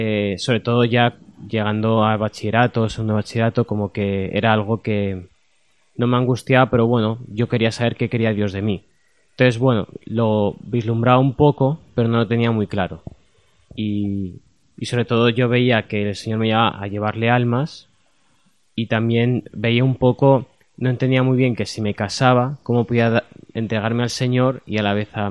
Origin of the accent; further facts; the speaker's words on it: Madrid, Community of Madrid, Spain; also born or lived in Talavera; Pues un poco mitad y mitad, entre Madrid y Talavera, porque vivía en Madrid, pero mis padres, al ser de Talavera, íbamos todos los fines de semana, en verano, en Navidades